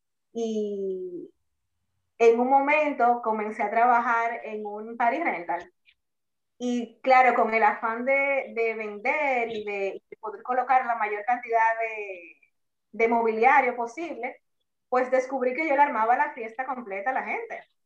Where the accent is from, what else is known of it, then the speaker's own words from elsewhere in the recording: Santo Domingo, Dominican Republic; now in Punta Cana, Dominican Republic; yo soy originalmente de Santo Domingo, pero vine aquí a Dana en el 2007.